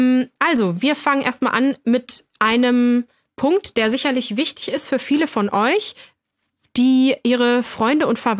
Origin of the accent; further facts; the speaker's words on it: Lower Saxony, Germany; now in Eastern Germany; Ich fände es aber auch echt schön, dass wir hier in Ostdeutschland mal wieder eine richtig schöne Portion Schnee hatten. Nichts im Vergleich zu meiner Heimat übrigens. Ich bin ja aus Niedersachsen und da gab es richtig schön kniehoch.